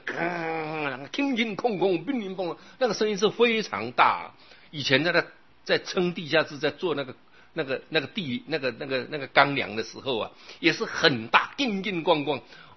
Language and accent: Chinese; China; 我们中国人把吃当成享受